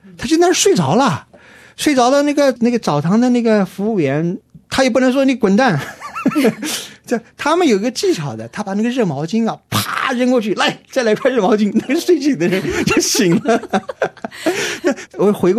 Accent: China; now in Australia; 他说这个我们中国人啊，这个卫生习惯怎么不行啊

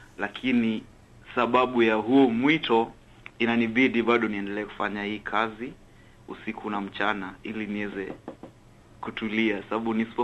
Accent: Nairobi, Kenya; na natoka Nairobi, Kenya.

